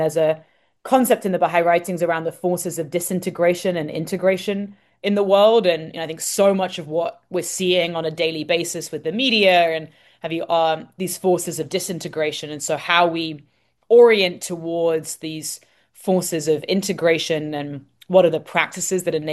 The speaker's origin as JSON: {"language": "English", "region": "London", "country": "United Kingdom", "tie": "born or raised there", "also_born_or_lived": "India", "said": "I also spent some time in India. I grew up in London"}